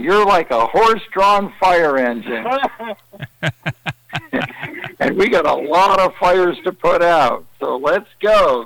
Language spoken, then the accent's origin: English; San Diego, California, United States; Well, we're going to spend almost a month in California where we're from. We're from San Diego, just dotting our I's and crossing our T's, getting everything ready for the next wave.